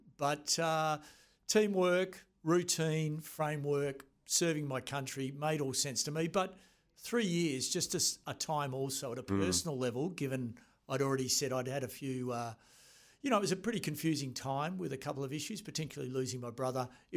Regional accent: Australia; attended New Zealand officer school as an Australian, came back to the parachute regiment

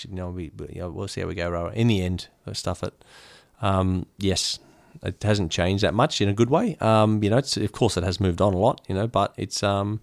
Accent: Australia; You know, growing up in Australia, we take a lot of that.

